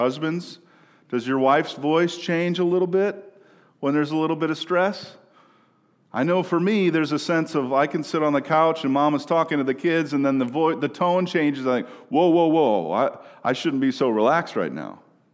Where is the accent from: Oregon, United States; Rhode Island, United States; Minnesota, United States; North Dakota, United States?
Minnesota, United States; Some of you may know that I'm from Minnesota and my team is the Minnesota Vikings, right?